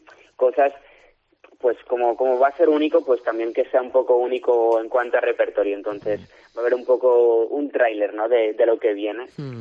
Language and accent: Spanish; Barcelona, Catalonia, Spain; Sí, soy de Barcelona